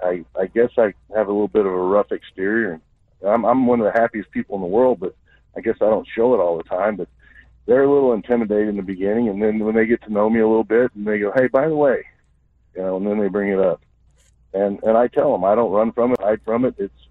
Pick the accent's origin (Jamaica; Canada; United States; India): United States; Texas; I'm from Texas, too, so that's all right.